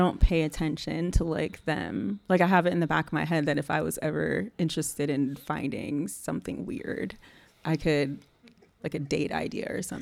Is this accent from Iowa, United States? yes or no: no; Erie, Pennsylvania, United States; I'm from Erie, Pennsylvania.